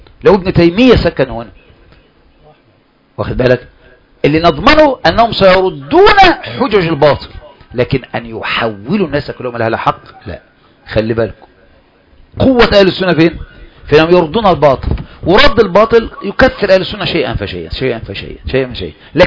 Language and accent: Arabic; Egypt; انا كمصري